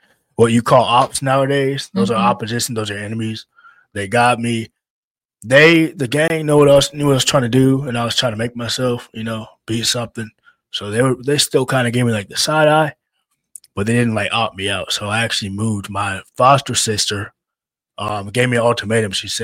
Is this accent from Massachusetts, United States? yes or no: no; Chicago, Illinois, United States; born there; Now, the story about me is I was born in Chicago.